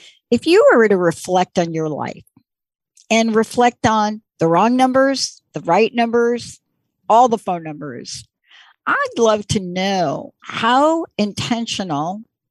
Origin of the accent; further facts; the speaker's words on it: New York, United States; I grew up on the East Coast and in New York